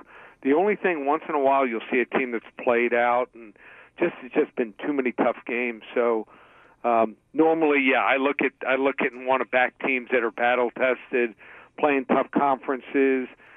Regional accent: Abilene, Texas, United States; born there; I was born in Abilene, Texas. A little bit of trivia there.

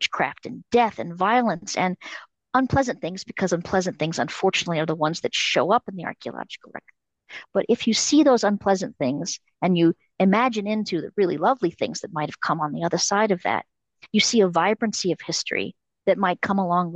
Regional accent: Texas, United States; now in Denver, United States; The isotopic studies of my molars would show that I grew up in Central Texas on the Edwards Aquifer

